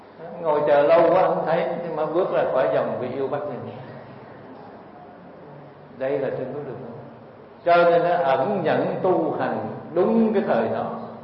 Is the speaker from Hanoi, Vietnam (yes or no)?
no; Cu Chi, Ho Chi Minh City, Vietnam; born or raised there; now in Ho Chi Minh City, Vietnam